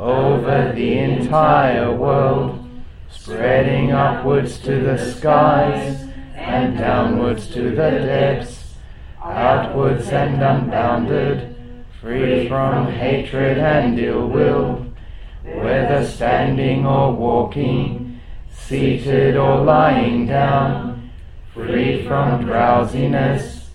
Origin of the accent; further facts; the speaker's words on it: Kalamunda, Western Australia, Australia; Well, I'm local. I come from Kalamunda. Mm-hmm. Not from a long way away.